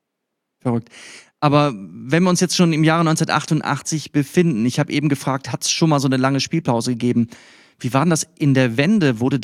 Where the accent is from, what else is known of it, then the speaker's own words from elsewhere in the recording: West Germany, Germany; ich hier als Wessi